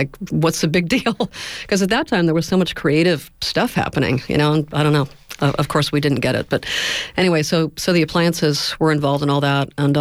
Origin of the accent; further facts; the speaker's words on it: San Diego, California, United States; I grew up in San Diego originally, and San Diego in like the mid-70s